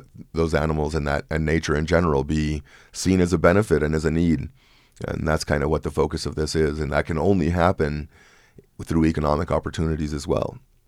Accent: Juarez, Chihuahua, Mexico; first language Spanish; English is a second language; also born or lived in New Mexico / El Paso; I grew up on both sides of it. Spanish was my first language. My mom's from the mountains of Chihuahua. And so I grew up a lot in Juarez, Mexico, and in New Mexico and in El Paso.

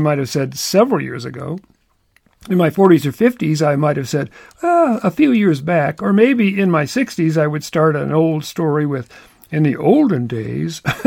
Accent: Kentucky, United States; now in Tucson, United States; Many years ago, I arrived in Tucson. It was the fall of 1967. I was coming from Kentucky. That's where I was born and raised. So all of my life to that point was spent in the eastern United States.

